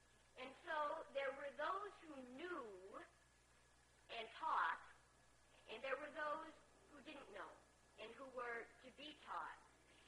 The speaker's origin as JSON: {"language": "English", "town": "Buffalo", "region": "New York", "country": "United States", "tie": "born or raised there", "said": "I grew up in Buffalo, New York, in South Buffalo, which is a white Irish Catholic ghetto. Until I was 28, I thought God was white, Irish, and Catholic. I was born in 1942"}